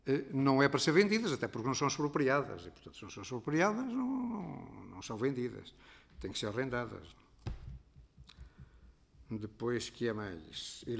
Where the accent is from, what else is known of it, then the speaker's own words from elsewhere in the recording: Vouzela, Viseu, Portugal; eu sou de Vouzela.